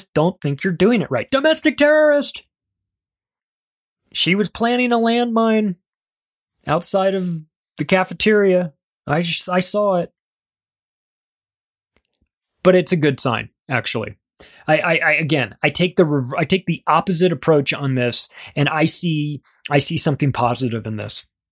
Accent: California, United States; born or raised there

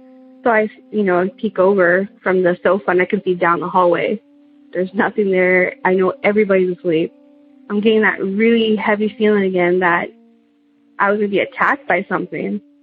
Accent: Texas, United States; So I'm from South Texas.

